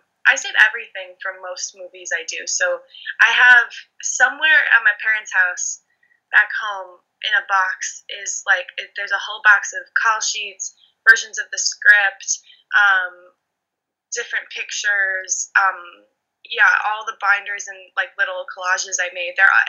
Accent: Illinois, United States; Because growing up, I grew up in Illinois. I didn't even grow up in Chicago. I grew up north of the city. So I grew up in a small town

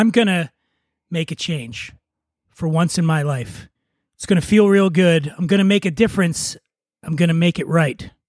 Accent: Philadelphia, Pennsylvania, United States; I grew up poor in Philadelphia, which was a very racially polarized city when I was coming up, for sure.

